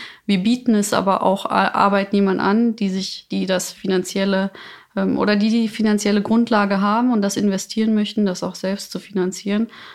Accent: Kosovo; komme ich zum Beispiel aus Kosovo.

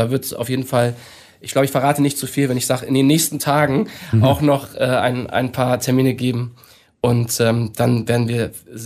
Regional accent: Hamburg, Germany; Und wir als Hamburger fühlen uns hier sehr, sehr wohl, weil ich finde, es ist Hamburg sehr ähnlich

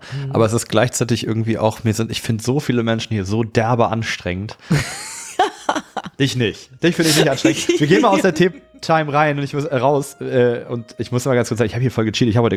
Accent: Cologne, North Rhine-Westphalia, Germany; habe ich mal wieder eine former Kölnerin hier. Das freut mich. Ja, komme ich ja auch her.

